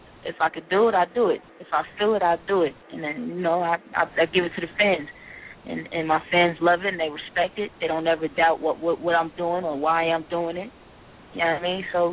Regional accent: Brooklyn, New York, United States; Growing up in Brooklyn, man, it's not for the faint of heart. It's real out here in these streets. So I learned quick, you know what I mean? So, but I definitely love the fact that I grew up in Brooklyn.

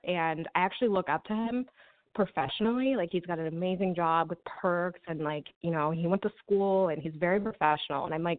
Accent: Kansas, United States; I'm from Kansas.

